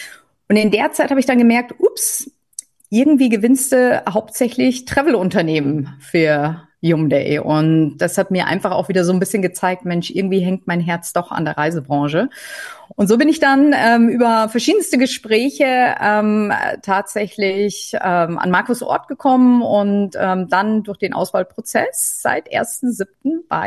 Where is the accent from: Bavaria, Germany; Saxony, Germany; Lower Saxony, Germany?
Bavaria, Germany; Munich; Und durch das, dass ich ja gebürtige Münchnerin bin